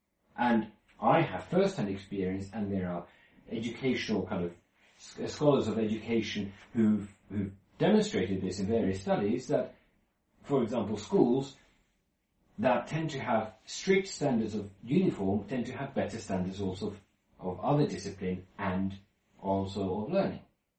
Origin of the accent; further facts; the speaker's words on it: Finland; Where I grew up in Finland, there are no school uniforms.